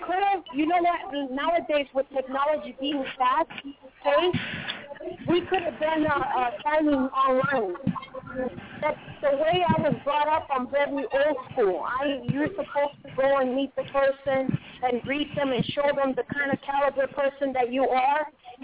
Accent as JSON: {"language": "English", "town": "Boston", "region": "Massachusetts", "country": "United States", "tie": "born or raised there", "moved": "as an adult", "said": "I'm in the West Coast, but I'm originally from Boston. Grew up in the East Coast, been in the West Coast for 24 years."}